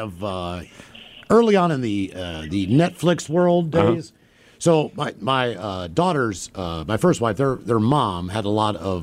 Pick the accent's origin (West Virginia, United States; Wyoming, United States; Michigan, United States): West Virginia, United States; I'm from West Virginia. I can't do that.